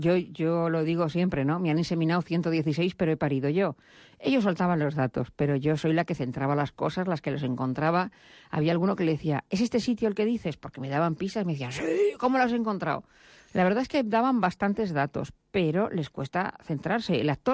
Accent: Basque Country, Spain; Yo soy vasca. Pero nosotros quizá los vascos hemos compaginado más.

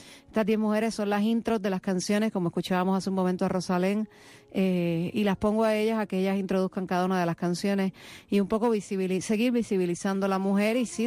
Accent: Puerto Rico; yo soy una cantautora puertorriqueña.

